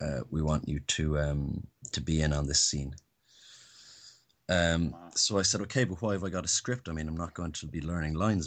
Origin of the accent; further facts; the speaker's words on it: Ireland; also born or lived in Canary Islands; now in United Kingdom; When I was growing up in Ireland, I didn't have BBC